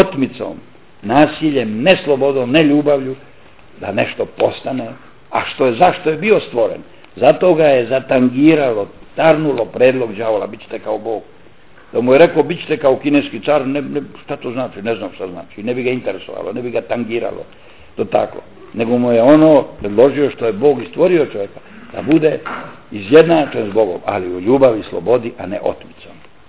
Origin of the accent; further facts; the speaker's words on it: Bosnia & Herzegovina; ako istina ovo što sam ja govorio u toku rata kod nas u Bosni i Hercegovini